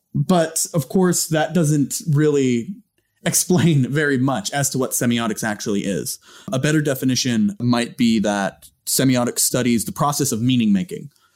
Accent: Visalia, California, United States; Yep, my hometown.

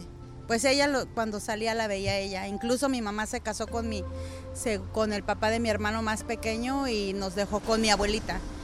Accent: Mexico City, Mexico; En el Olivar del Conde, primera sección.

